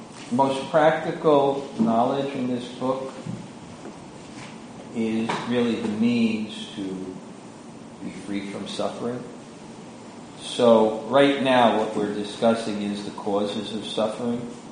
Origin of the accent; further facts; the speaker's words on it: the South, United States; accent: southern; forgive my southern accent. I got it, it's really hard.